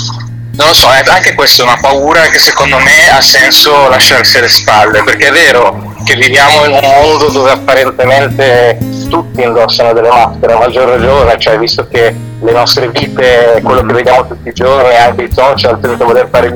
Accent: Genoa, Liguria, Italy; che da genovese, vuol dire, è una data che si sente

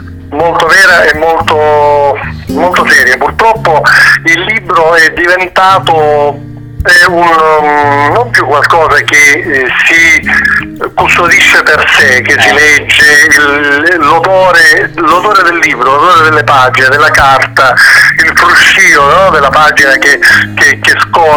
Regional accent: Sicily, Italy; io sono siciliano

